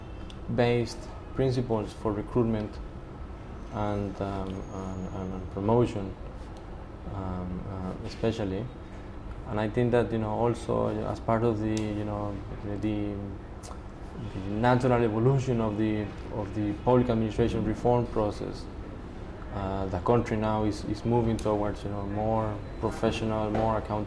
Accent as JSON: {"language": "English", "country": "Costa Rica", "also_born_or_lived": "United States / United Kingdom", "said": "I used to work with UNDP in my home country in Costa Rica from 1995 to 1999"}